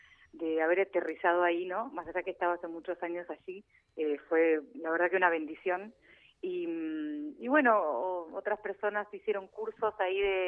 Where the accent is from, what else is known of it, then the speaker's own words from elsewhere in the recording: Buenos Aires, Argentina; moved away; also born or lived in Madrid, Spain; en mi tierra, en Argentina, en Buenos Aires, me mudé infinita cantidad de veces